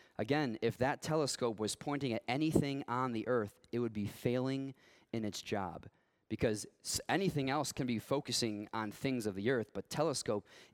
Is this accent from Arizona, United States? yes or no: no; Chicago, Illinois, United States; Nothing good comes from Chicago. That's what I meant to say. I'm from Chicago, so I can say that.